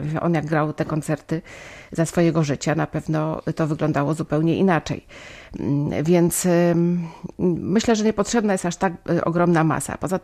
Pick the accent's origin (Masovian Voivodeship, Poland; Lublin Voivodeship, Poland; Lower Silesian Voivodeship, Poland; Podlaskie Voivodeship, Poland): Lower Silesian Voivodeship, Poland; Wrocław; Obydwoje jesteśmy z Wrocławia, z tej samej klasy, profesor Eliny Butor.